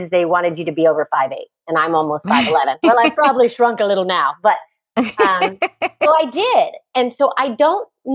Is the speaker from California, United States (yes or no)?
no; Kentucky, United States; I grew up in Northern Kentucky, and I didn't really know.